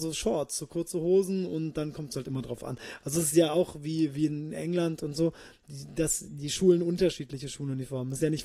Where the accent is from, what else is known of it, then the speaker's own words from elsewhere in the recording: Kirchheim unter Teck, Baden-Württemberg, Germany; also born or lived in Japan / El Paso, Texas, United States; geboren bin ich in Kirchheim unter Teck. Im wunderschönen Schwabenland. Dann bin ich, wie schon vorher beschrieben, 5 Jahre nach Japan. Dann war ich wieder 6 Jahre in Kirchheim als Teenager. Dann war ich in El Paso, Texas.